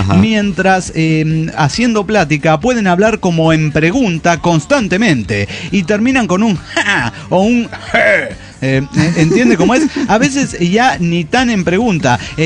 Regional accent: Mexico City, Mexico; de Ciudad de México.

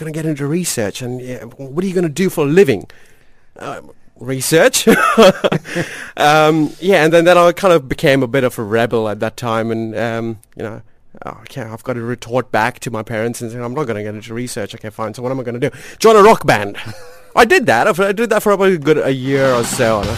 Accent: India; moved away; also born or lived in Australia; I was born and raised in India

